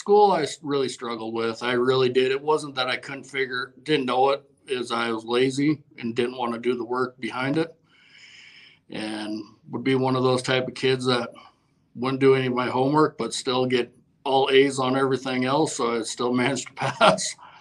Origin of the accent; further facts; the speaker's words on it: Melstone, Montana, United States; I grew up in real rural Montana. Real small town, Melstone, Montana, there.